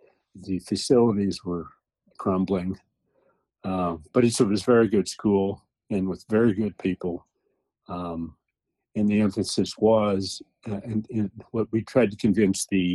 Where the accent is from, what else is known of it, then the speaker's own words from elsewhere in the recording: Wyoming, United States; Well, interesting history. I grew up in Wyoming.